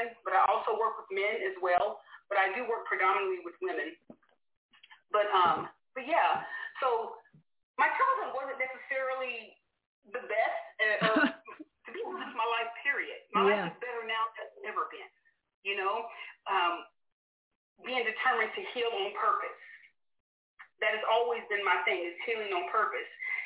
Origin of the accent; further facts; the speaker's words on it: Texas, United States; moved away as an adult; But yeah, I was born here in Texas and left here around the age of 25 and then did my time in the military.